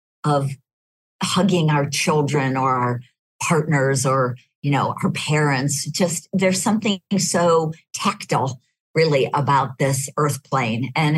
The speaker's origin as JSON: {"language": "English", "region": "California", "country": "United States", "tie": "born or raised there", "said": "And I was lucky to be growing up in California in the late 60s and 70s."}